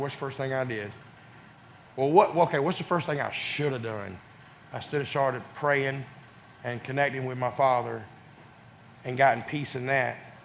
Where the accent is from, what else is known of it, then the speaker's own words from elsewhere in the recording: Bonaire, Georgia, United States; because I'm from Bonaire.